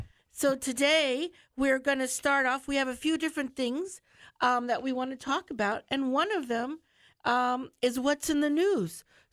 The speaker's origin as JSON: {"language": "English", "town": "Charlotte County", "region": "Florida", "country": "United States", "tie": "born or raised there", "said": "I grew up here in Charlotte County."}